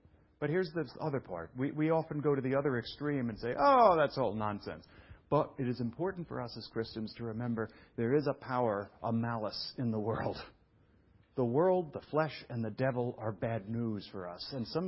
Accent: New York City, New York, United States; it was like the kitchen I grew up in Brooklyn.

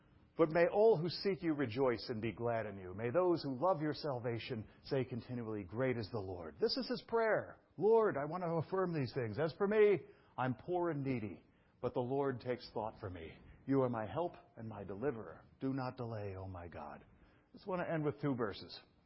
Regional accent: Brooklyn, New York, United States; I was raised in Brooklyn. I had no idea what honeysuckle was

